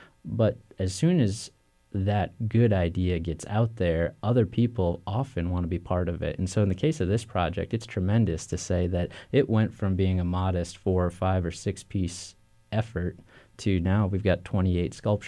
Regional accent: Michigan, United States; But I hail from Michigan.

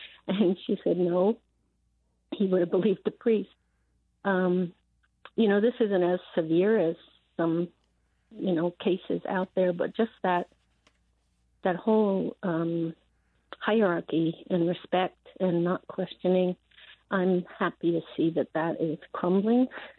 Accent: New York, United States; now in Santa Fe, United States; I grew up in New York, and when I was discussing my own sexual abuse incidents with my mom

